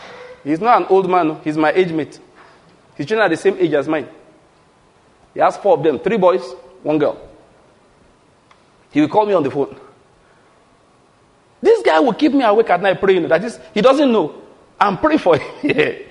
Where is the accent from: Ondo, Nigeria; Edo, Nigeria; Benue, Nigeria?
Ondo, Nigeria; Ordinary, I'm a man from Ondo State, naturally speaking. If you read the Bible, my Hittiteness and my Amoriteness is Ondo State.